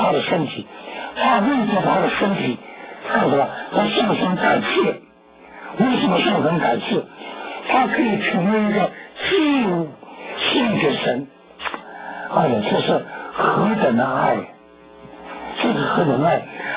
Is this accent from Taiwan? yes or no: no; China; 所以我们中国人呢，形容那些男孩子啊，有三个字